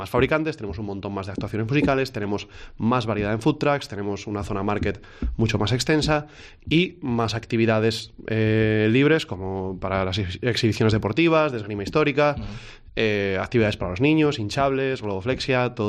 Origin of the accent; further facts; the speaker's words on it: Asturias, Spain; que somos nosotros aquí de Asturias